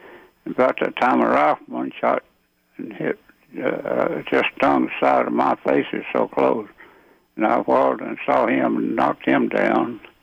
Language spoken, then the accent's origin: English; Elberton, Georgia, United States; I was born and raised in Elberton, Georgia, 1921, but in 1939, I went to Army Infantry at Fort Benning.